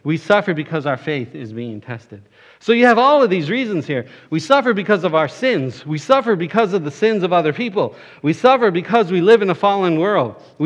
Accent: Florida, United States; I'm from South Florida. I loved the beach.

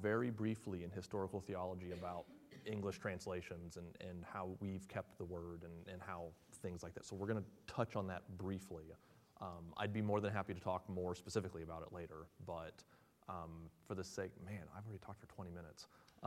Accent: West Virginia, United States; I'm some hick from West Virginia.

